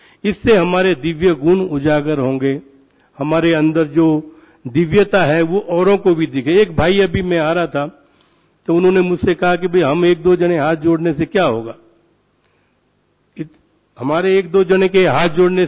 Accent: India; वो जैसे उनको पता चला हम इंडिया से हैं

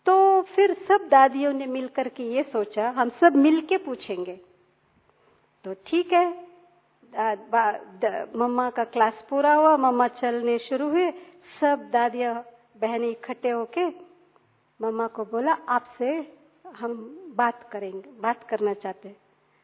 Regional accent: South India, India; हम साउथ से हैं तो उनके पालना में हम पले बड़े हुए

